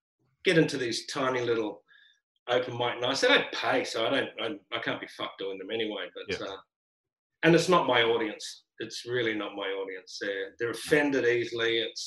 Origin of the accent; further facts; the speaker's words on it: Brisbane, Queensland, Australia; also born or lived in Sydney; now in Melbourne, Australia; I came from Sydney. I started in Brisbane, lived in Sydney, moved down to Melbourne.